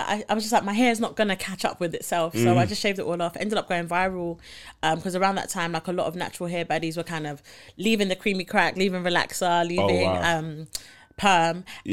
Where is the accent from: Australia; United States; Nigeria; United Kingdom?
Nigeria; Obviously, I'm Nigerian, so the Niger side with me.